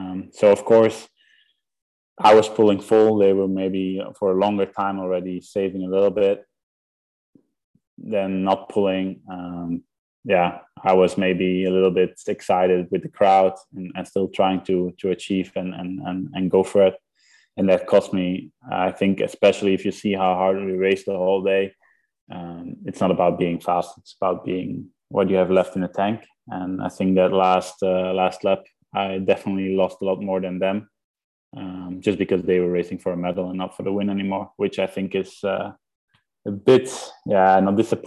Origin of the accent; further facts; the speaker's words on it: Leuven, Flanders, Belgium; I think that was the disadvantage of racing in Leuven, in my hometown.